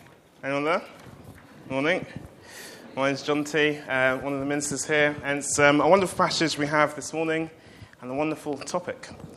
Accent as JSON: {"language": "English", "region": "London", "country": "United Kingdom", "tie": "born or raised there", "said": "Maybe it's because I grew up in London"}